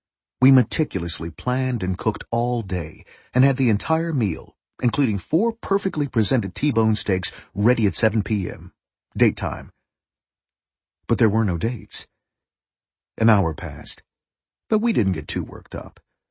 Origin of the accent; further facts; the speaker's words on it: Berkeley, California, United States; Growing up in Berkeley as an excellent student in a town that frowned upon football as being too militaristic, I wasn't expected to join the Berkeley High School football team.